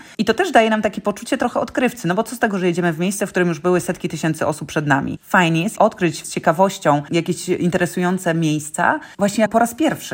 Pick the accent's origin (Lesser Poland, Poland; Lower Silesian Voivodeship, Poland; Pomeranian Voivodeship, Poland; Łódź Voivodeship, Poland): Lower Silesian Voivodeship, Poland; Ja jestem z Dolnego Śląska, więc tych miasteczek z niesamowitymi historiami jest mnóstwo.